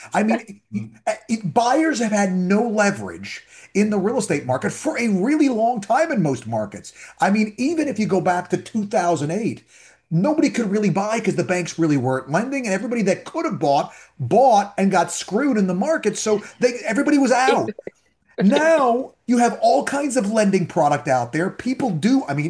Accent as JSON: {"language": "English", "region": "New York", "country": "United States", "said": "I'm from New York. In New York, I got a guy."}